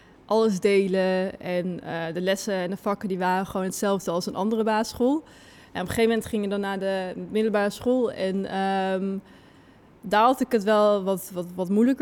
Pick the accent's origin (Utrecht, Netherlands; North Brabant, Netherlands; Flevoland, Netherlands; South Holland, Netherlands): North Brabant, Netherlands; Vught; ik ben opgegroeid in Vught. Mm-hmm. Een dorp waar het verschil tussen rijk en arm best wel zichtbaar is.